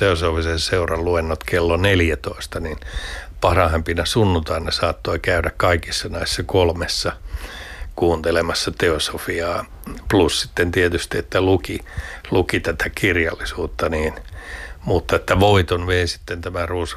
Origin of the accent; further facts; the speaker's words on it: Lahti, Päijät-Häme, Finland; mä oon Lahdesta kotoisin